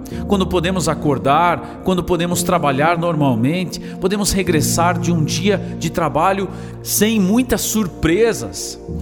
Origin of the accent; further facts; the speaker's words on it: Brazil; assim como nós, brasileiros, trabalhávamos nessa cidade de Darmstadt, na Alemanha, próximo a Frankfurt.